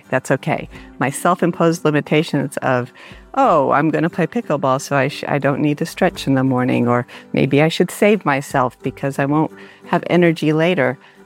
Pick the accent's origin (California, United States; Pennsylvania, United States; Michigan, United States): California, United States; San Francisco; I'm from San Francisco.